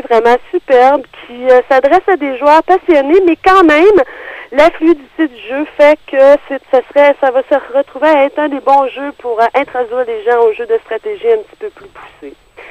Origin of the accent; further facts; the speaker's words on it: United States; French is a second language; je leur dis, ah, ne vous en faites pas, je suis américaine.